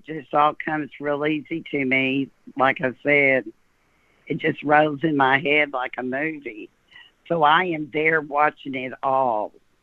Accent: Corsicana, Texas, United States; also born or lived in Brownwood; Well, I was born in Brownwood, Texas. But I lived in Corsicana in an orphanage-like atmosphere.

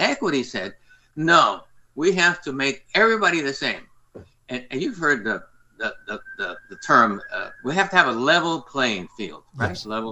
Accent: New Jersey, United States; I was born in New Jersey, grew up in the North, you know. I didn't grow up in the old segregation of the South, although my father's family did. My mother was born in Chile.

